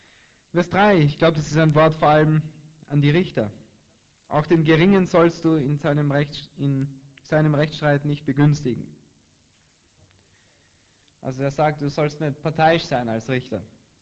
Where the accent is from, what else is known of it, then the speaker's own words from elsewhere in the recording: Breitenfurt, Lower Austria, Austria; Bei uns in der Straße, da geht es ein bisschen bergab in Breitenfurt in Österreich, wo ich aufgewachsen bin.